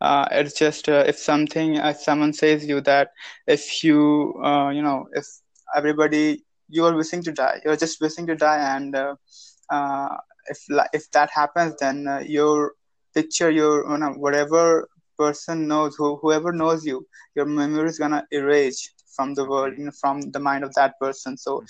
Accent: India; and after collecting that money, I'm going out from India.

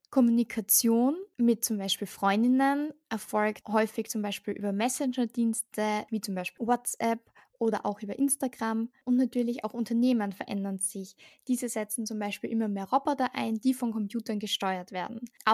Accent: Styria, Austria; Ich komme aus der Steiermark und seit 2022 studiere ich den Masterstudiengang Disability, Diversity und Digitalisierung an der Fachhochschule Kärnten

